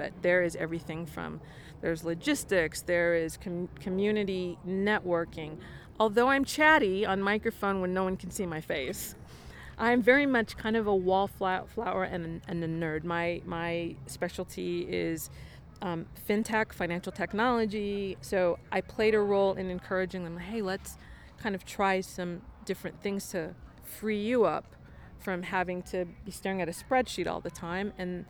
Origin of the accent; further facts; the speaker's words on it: Denver, Colorado, United States; so that is a very international environment compared to what I grew up here in Denver.